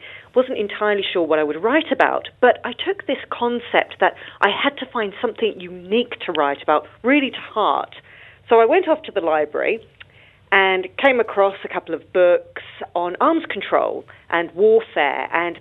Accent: United Kingdom; now in New Zealand; So I came from the UK, as you can tell from my accent. And when I came to New Zealand, I decided to undertake a Master's of International Studies.

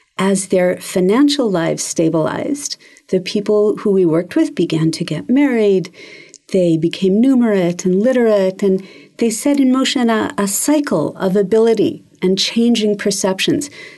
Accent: Canada; now in New Zealand; I grew up in Canada and immigrated to New Zealand in the 1980s. And I lived mostly in the Hokianga.

